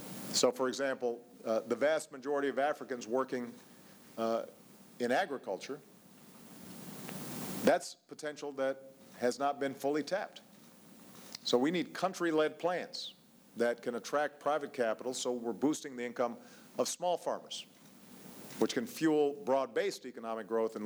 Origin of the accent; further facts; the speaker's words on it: Illinois, United States; Caterpillar, for example, from my home state of Illinois, selling mining trucks to Mozambique.